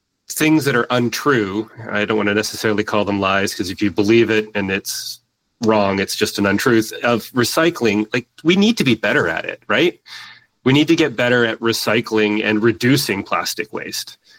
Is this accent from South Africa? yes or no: no; Canada; So if you want to take, so me being Canadian and obviously would be left wing in the States